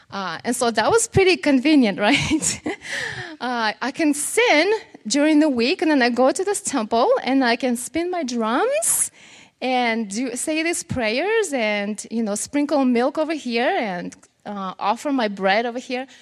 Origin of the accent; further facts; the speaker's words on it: Russia; English is a second language; I grew up in Russia. I was born there, and I grew up back in the day when people there were still building a perfect society without God. This was an atheist society